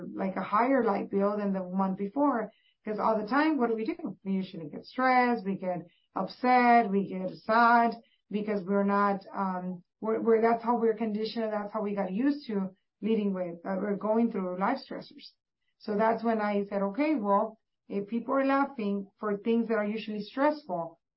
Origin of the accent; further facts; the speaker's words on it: Reynosa, Tamaulipas, Mexico; I was born in Reynosa, Tamaulipas, Mexico, which is a border town with McAllen, Texas. And when I was raised over there, I would come back and forth every weekend.